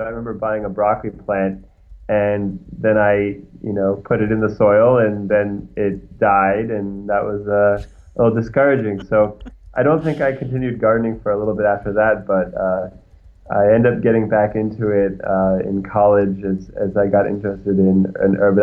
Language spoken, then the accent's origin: English; United States; now in France; As you said … I'm an American. I'm living in Paris, right outside Paris, and I came here to do my master's degree